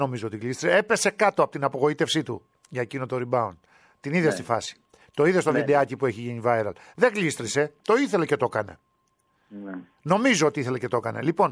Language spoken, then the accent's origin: Greek; Greece; επειδή είμαστε Έλληνες και υποστηρίζουμε τις ομάδες μας